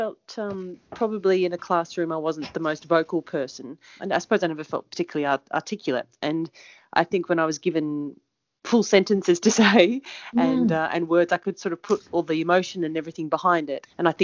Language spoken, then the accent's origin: English; Sydney, New South Wales, Australia; I spent the first few years of my life in Ocean Street in Woollahra.